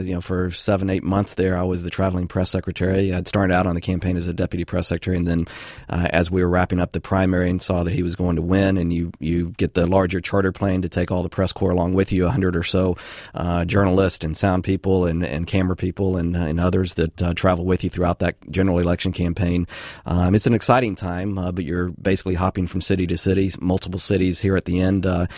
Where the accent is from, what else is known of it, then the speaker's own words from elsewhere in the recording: Austin, Texas, United States; now in Seattle, United States; I'm born and raised in Austin, Texas